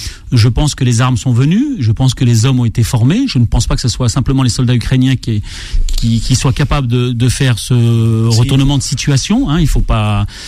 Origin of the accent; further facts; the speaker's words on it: France; en tant que Français moyen, en regardant la télé, moi, je n'y comprends plus rien.